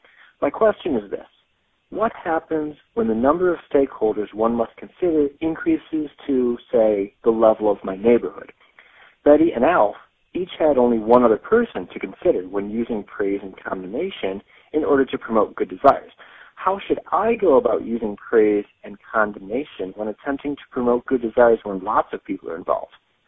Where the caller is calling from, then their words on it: Baltimore, Maryland, United States; I'm calling from Baltimore, Maryland